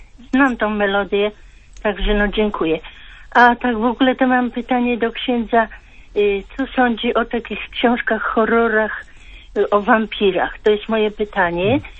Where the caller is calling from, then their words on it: Warsaw, Masovian Voivodeship, Poland; Mówi teraz ja z Warszawy.